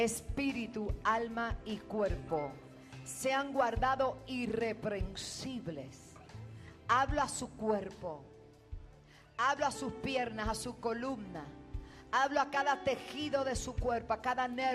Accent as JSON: {"language": "Spanish", "country": "Puerto Rico", "said": "y envío la palabra sobre mi tierra, sobre Puerto Rico, sobre las naciones."}